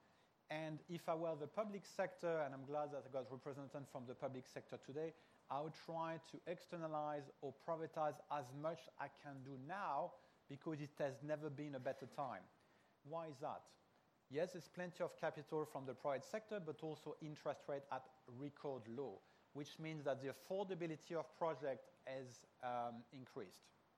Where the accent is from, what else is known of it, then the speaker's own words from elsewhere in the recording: France; English is a second language; You detect from my very strong accent that I'm not British, I'm French